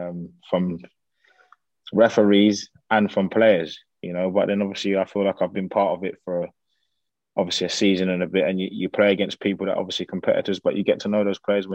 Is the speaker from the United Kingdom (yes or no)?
yes; England, United Kingdom; him to do well, as obviously me being an Englishman, a man that's managed out there, he's well renowned there, to come and do well